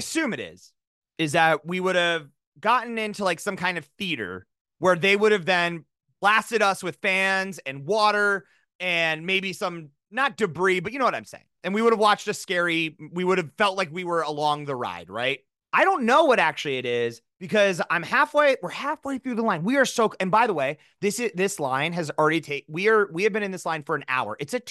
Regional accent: South Dakota, United States; and you and I grew up in South Dakota. It was like the one movie where you're like, this could happen here.

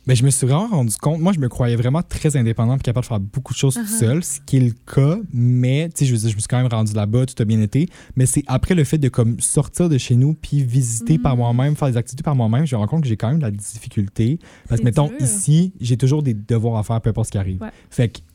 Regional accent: Quebec, Canada; comme moi, à l'étranger, ça m'a fait me rendre compte que comme j'aime le Québec, j'aime le Canada aussi.

